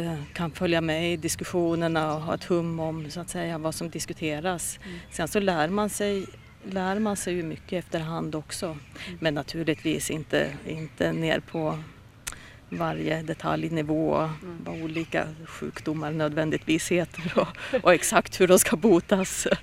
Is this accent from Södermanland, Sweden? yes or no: yes; Eskilstuna, Södermanland, Sweden; also born or lived in Sundsvall / Gothenburg; Jag är född i Sundsvall, där familjen kommer därifrån, från båda sidor. Så där är jag född och bodde tills var 6. Sedan så flyttade vi en sväng då ner om Göteborg. Och sedan har jag bott i Eskilstuna egentligen under den här grundskoletiden kan man säga.